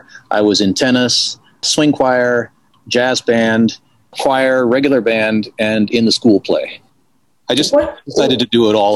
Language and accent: English; Ithaca, New York, United States; born there; I was born in Ithaca, New York.